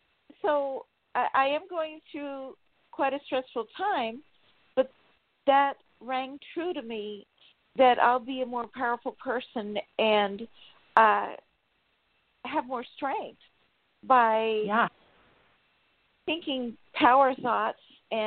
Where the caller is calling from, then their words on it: Sacramento, California, United States; Sacramento.